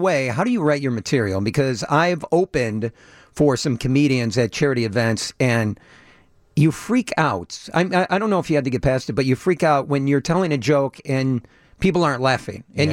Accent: Peoria, Illinois, United States; When you come back to Chicago, I grew up in Peoria.

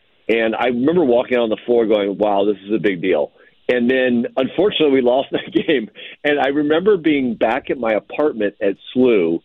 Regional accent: St. Louis, Missouri, United States; growing up in St. Louis, like you and I have, we've been following that program.

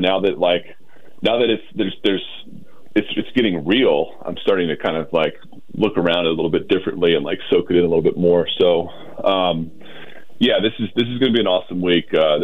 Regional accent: Virginia, United States; I'm not from Richmond, but I'm from Virginia, and I've been following this, and I was coming to games here in the 90s as a kid and all this.

